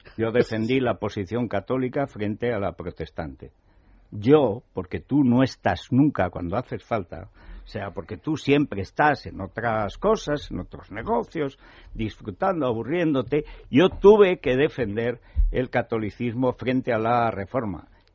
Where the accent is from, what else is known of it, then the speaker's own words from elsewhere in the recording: Aragon, Spain; en Teruel, casi más del siglo XIX que del XX